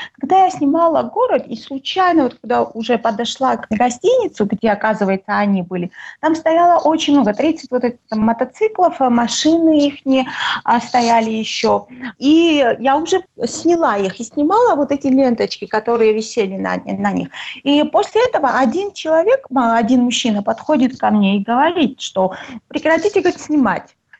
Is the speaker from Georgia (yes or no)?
yes; Gagra, Abkhazia, Georgia; now in Tbilisi, Georgia; Я сама из Абхазии, беженка, и поэтому живу сейчас в Тбилиси. А вообще я из Гагры.